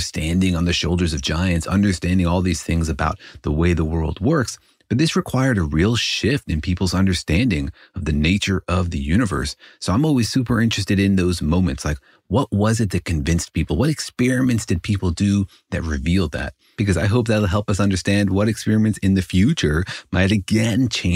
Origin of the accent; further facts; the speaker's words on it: Los Alamos, New Mexico, United States; But I grew up in Los Alamos, New Mexico, where we like to say we all glow in the dark.